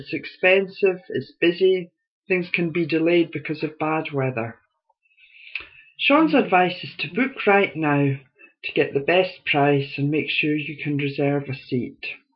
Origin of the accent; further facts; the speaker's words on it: United Kingdom; this just makes we Brits